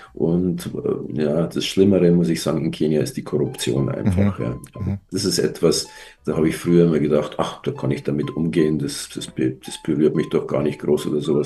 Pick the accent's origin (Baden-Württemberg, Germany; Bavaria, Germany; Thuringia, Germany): Bavaria, Germany; Munich; Also ich mag meine Heimatstadt schon. Aber ich muss zugeben, ich habe das Landleben also wirklich nie bereut, dass ich da rausgezogen bin.